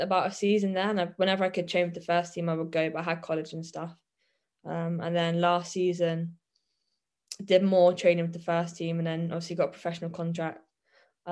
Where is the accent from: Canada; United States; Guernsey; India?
Guernsey; I'm from Guernsey, so like there's not really much girls football over there when I was younger anyway. So I just played boys football at my local side.